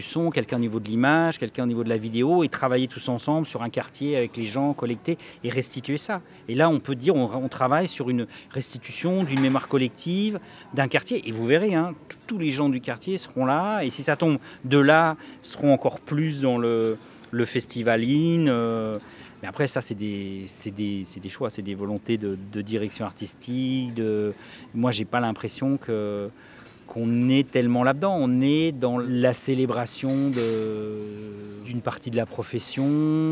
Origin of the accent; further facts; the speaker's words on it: Burkina Faso; moi je suis de Burkina.